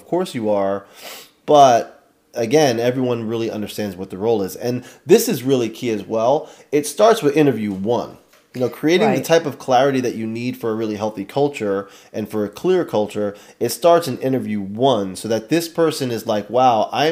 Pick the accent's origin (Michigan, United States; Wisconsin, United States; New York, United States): New York, United States; I'm from New York, so I'm a Giant fan